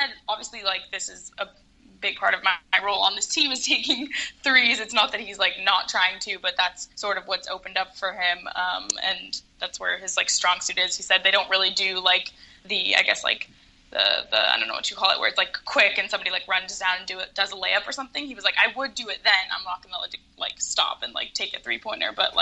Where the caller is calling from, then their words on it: Argentina; I'm calling from Argentina.